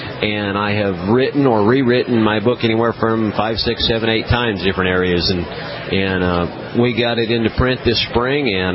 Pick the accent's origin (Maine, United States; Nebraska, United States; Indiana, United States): Nebraska, United States; Ogallala; now in Amarillo, United States; growing up in Ogallala, Nebraska, in a town of 5,000, in a county of probably 12 or 10 or 9,000.